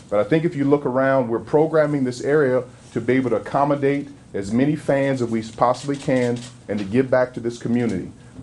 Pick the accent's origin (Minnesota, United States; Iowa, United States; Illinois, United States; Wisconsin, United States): Minnesota, United States; So to stand before you today is I'm honored as a Minnesotan to be proud to say again, we did it at U.S. Bank Stadium